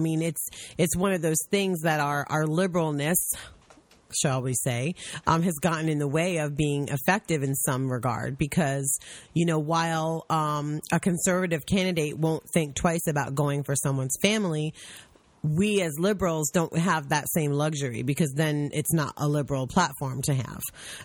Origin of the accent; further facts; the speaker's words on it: New York City, New York, United States; the other thing that people don't take into account is that I'm from New York City. I grew up there.